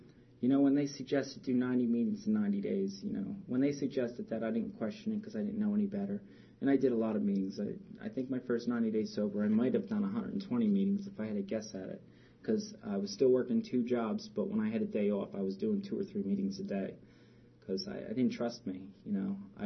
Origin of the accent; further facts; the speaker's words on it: Roselle, United States; You know, growing up in Roselle, we had a lot of things.